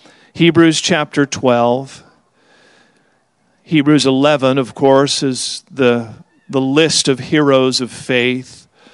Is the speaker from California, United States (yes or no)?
yes; California, United States; And I said, oh, I'm from California.